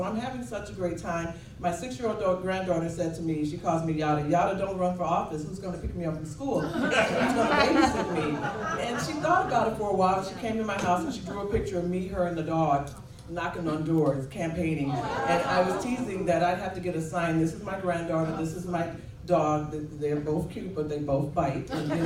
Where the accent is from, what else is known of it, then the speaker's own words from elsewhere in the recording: Chicago, Illinois, United States; guilty of being born and raised in Chicago and then living in the suburbs. I've never traveled my state until now.